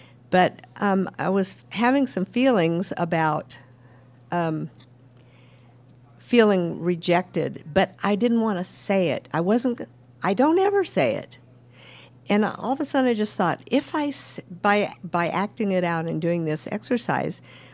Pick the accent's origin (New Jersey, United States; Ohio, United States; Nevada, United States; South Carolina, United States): Nevada, United States; Las Vegas; I'm from Las Vegas, and we kind of had a hairy trip here.